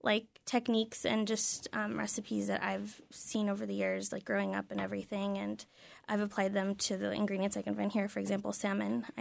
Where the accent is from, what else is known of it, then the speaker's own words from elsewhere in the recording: California, United States; now in Juneau, United States; growing up in California, there's a lot of fresh produce available at all times, you know, and it's a little bit more difficult here in Alaska.